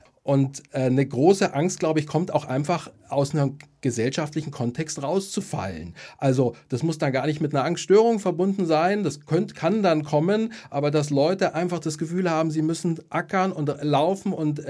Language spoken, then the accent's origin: German; Germany; Ja, aber ich glaube schon, dass wir als Deutsche eine gewisse Sensibilität haben.